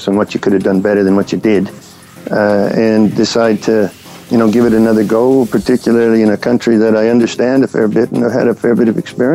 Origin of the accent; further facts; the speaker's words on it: Canada; born there; Well, I'm Canadian by birth.